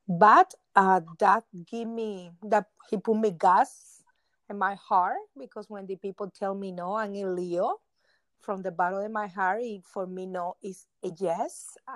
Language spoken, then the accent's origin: English; Cuba; English is a second language; moved away as an adult; I'm from Cuba.